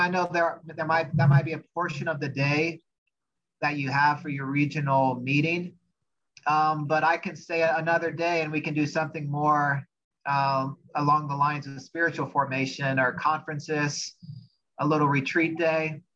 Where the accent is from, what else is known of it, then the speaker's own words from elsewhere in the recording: Anna, Ohio, United States; so I grew up in Ohio, Anna, Ohio, 2 hours north of Cincinnati, 2 hours south of Toledo on Interstate 75.